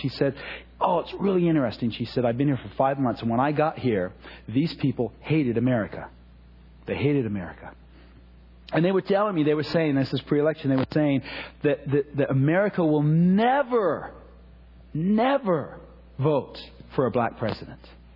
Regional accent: Hawaii, United States; My dad was black. My mom was white. I was raised in Hawaii for a time.

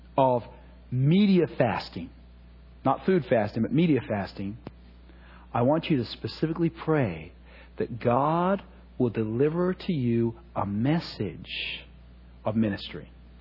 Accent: Hawaii, United States; My dad was black. My mom was white. I was raised in Hawaii for a time.

